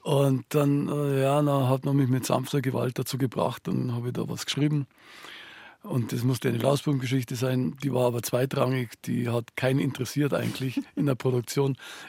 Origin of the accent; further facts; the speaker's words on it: Upper Silesia, Poland; Und zwar komme ich aus Oberschlesien und Oberschlesien ist nach dem Krieg von den Polen übernommen worden, war dann unter polnischer Verwaltung und dann sind unsere Namen eingepolnischt worden.